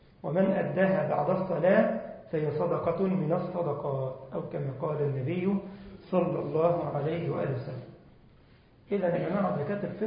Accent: Egypt; بيسموه زفت احنا عندنا في مصر اسمه زفت

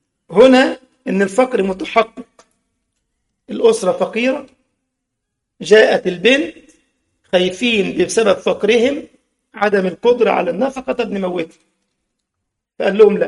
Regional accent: Egypt; كنا نعرف بعض الأسر عندنا في مصر مشيوا مع الموجة دي

